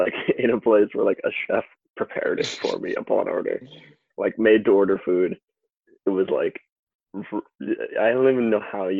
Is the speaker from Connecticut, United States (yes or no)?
yes; Connecticut, United States; Connecticut was so stupid because I'm from Connecticut.